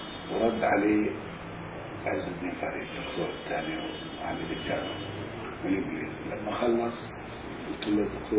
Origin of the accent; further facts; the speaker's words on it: Gaza Strip, Palestine; أنا فلسطيني وين ساكن ومخيم الشاطئ